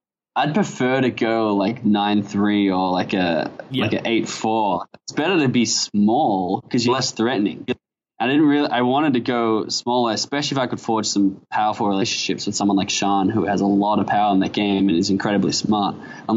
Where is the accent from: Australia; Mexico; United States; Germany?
Australia; Melbourne, Victoria; And since we're both from Melbourne